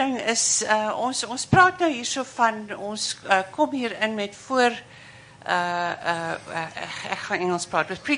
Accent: United States; now in Stellenbosch, South Africa; Ja. Ek is 'n Amerikaner en ek bly nou hierso.

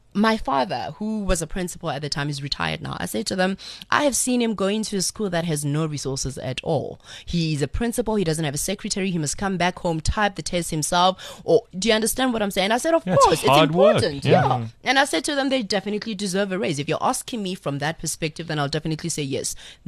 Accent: South Africa; And I think being South African, you end up being close to the other African countries

